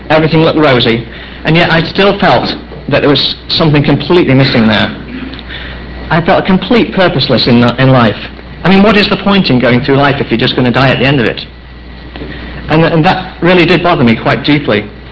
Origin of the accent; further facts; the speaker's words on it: Helsby, North West England, United Kingdom; born there; I was born in Helsby, in Cheshire, in England. It's a small town of about 4,000 people.